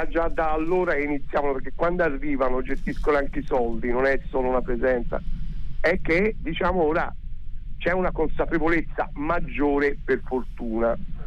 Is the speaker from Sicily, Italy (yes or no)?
yes; Catania, Sicily, Italy; io sono originario di Catania. A Catania i fuochi d'artificio hanno un significato ben preciso.